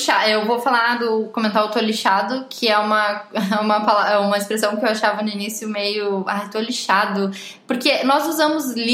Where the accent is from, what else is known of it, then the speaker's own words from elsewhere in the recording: Brazil; now in Portugal; ok, eu vim do Brasil. O Brasil, na minha opinião, enfim, ele não me satisfaz por várias coisas, e é por isso que eu optei por migrar. E quando eu cheguei aqui em Portugal, eu acho tudo maravilhoso.